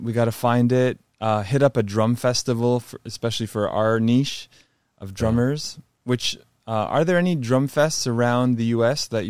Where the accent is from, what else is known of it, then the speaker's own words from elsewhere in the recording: Montreal, Quebec, Canada; So they came to my hometown in Montreal where I grew up.